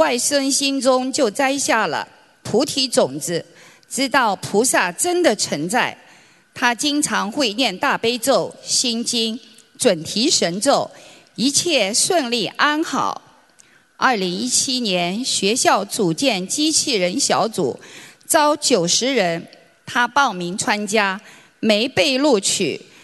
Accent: Palo Alto, California, United States; 我来自美国旧金山湾区硅谷的帕拉欧托市，学习心灵法门5年多了。

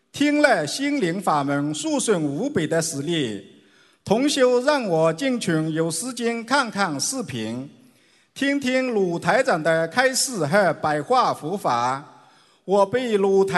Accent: Valencia, Valencian Community, Spain; 我来自于西班牙瓦伦西亚

